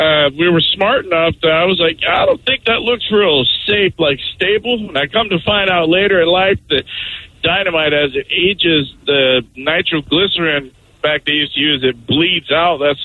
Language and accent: English; Ravensdale, Washington, United States; So, fellas, back in the 80s, when I was about 10, I came across a bunch of old mining stuff. I grew up out in Ravensdale